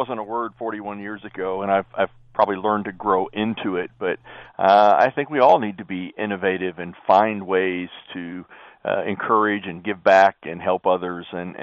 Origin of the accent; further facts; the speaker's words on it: Fort Wayne, Indiana, United States; also born or lived in Ohio; That's true. My parents brought me here as I was going into seventh grade, and I've always considered Fort Wayne home.